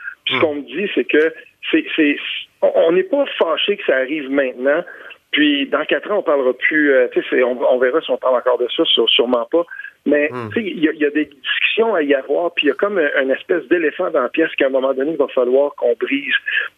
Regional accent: Quebec, Canada; moi je suis de l'Outaouais

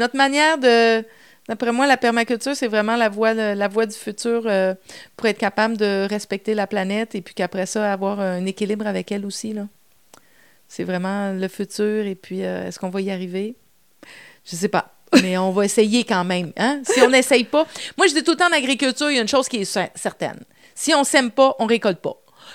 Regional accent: Quebec, Canada; moi je dis ma vision, et c'est parce que je suis québécoise

